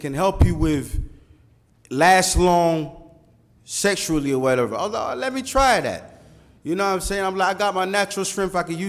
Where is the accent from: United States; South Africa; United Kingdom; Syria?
United Kingdom; London; And this was in London. I grew up in London.